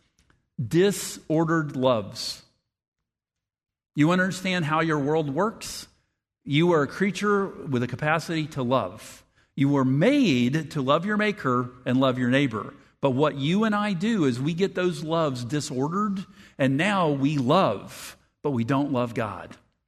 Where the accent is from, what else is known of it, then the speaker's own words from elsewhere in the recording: West Virginia, United States; also born or lived in Atlanta, Georgia; I was born in Atlanta, Georgia. I was raised in West Virginia, where the joke is there's more guns than people